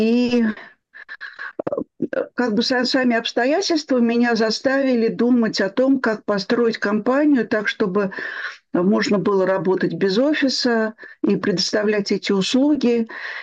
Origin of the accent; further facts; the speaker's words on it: Moscow, Russia; мне 74 будет вот сейчас. Я родилась и живу в Москве.